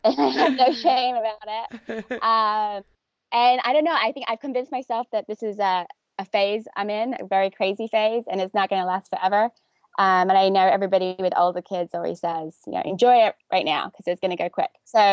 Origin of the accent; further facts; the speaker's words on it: London, United Kingdom; growing up in North London with not a big family.